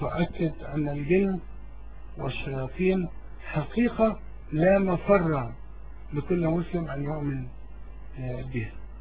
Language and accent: Arabic; Egypt; born there; ليس أصل مصري يعني، إن كنت أنا اتولدت في مصر